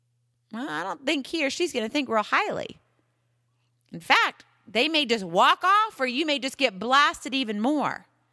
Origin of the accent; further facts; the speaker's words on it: Hawaii, United States; they asked me the question, well, where are you from? And I would say Hawaii, there began the arrows.